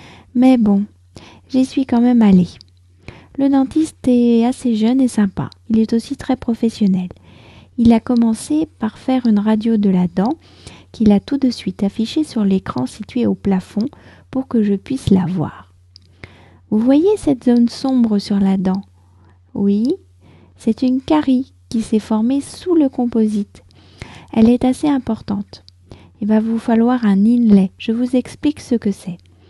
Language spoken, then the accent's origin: French; France; je suis française, j'habite près de Paris